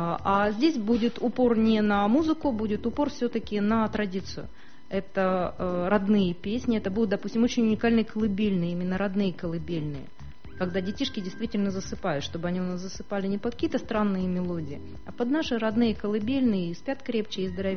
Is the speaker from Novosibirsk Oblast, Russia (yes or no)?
yes; Novosibirsk, Novosibirsk Oblast, Russia; Я родилась в Новосибирске. Так. Я коренная сибирячка.